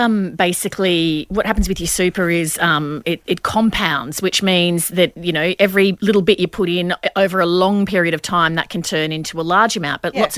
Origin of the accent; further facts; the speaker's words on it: Brisbane, Queensland, Australia; And I grew up in Brisbane.